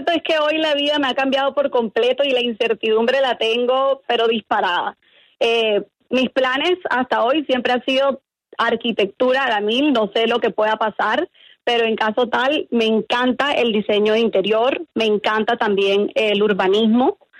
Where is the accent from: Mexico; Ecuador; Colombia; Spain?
Colombia; Barranquilla, Atlántico; Súper bien, como toda barranquillera, sabrosura pura.